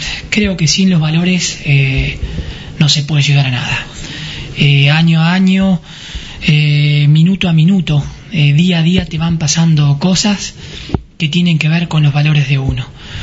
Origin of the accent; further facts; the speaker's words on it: Pedernales, Buenos Aires Province, Argentina; Yo nací a 40 kilómetros acá de Roque Pérez, en el pueblo de Pedernales. Ahí nací, ahí vivo.